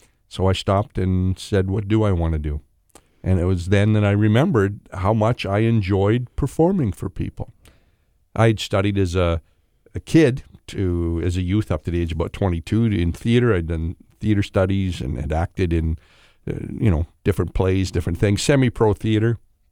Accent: Winnipeg, Manitoba, Canada; born there; Born in Winnipeg, so I could be close to my mother.

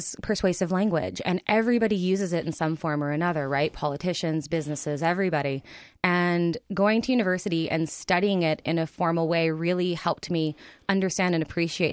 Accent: Winnipeg, Manitoba, Canada; So I'm born and raised in Winnipeg. I did a brief stint where I lived in Hamilton, Ontario, and then came back.

